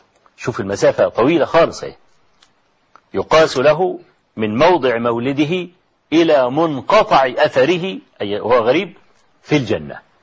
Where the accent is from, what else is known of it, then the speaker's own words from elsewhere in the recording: Egypt; نحن من أهل مصر ومكة هي أحب أرض الله إلينا مع أننا لسنا من أهلها